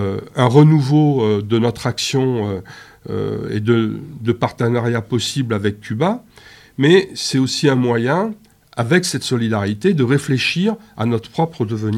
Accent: France; en tant que Français, en tant qu'Européens

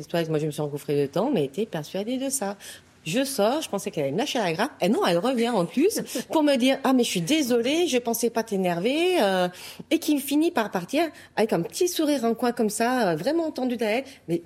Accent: Saint-Étienne, Auvergne-Rhône-Alpes, France; le seul accent que j'ai, c'est un accent stéphanois.

